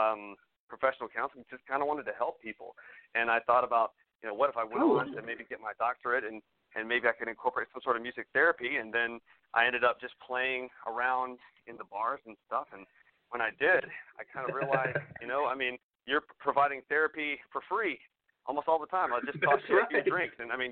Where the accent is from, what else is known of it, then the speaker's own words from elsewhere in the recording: Athens, Georgia, United States; Oh, yeah, I did. I was originally from Athens, Georgia, out towards the University of Georgia, and then kind of moved closer to the city because college towns are awesome